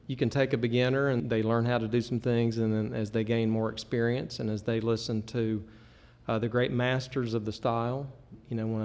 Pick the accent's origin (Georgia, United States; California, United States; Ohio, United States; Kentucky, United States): Ohio, United States; Ironton; I'm from Appalachian, Ohio. I grew up around Ironton, Ohio